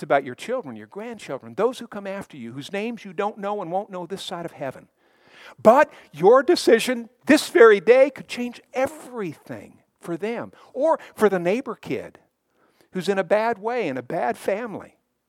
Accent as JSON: {"language": "English", "region": "Montana", "country": "United States", "tie": "born or raised there", "said": "She grew up in Bakersfield. I grew up in Montana. Neither of us had ever lived in Oklahoma."}